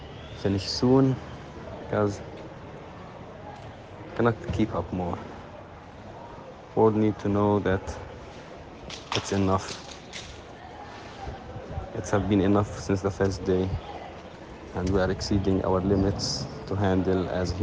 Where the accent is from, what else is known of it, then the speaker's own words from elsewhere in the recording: Jabalia, Gaza Strip, Palestine; I'm born and raised in Jabalia camp as a refugee. My entire family, my father, my grandfather, we lived our entire life in Jabalia camp.